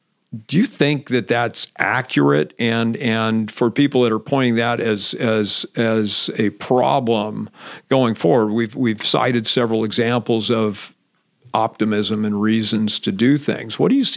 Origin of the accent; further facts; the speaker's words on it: Santa Cruz, California, United States; growing up in Santa Cruz and you know, living in SoCal for a while, then moving back up here in 90.